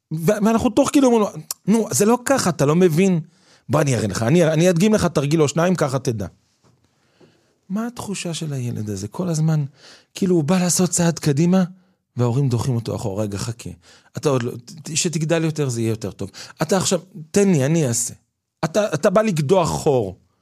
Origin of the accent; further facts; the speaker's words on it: Netanya, Central District, Israel; אנחנו גדלנו בנתניה, נתניה זה עיר מאוד גדולה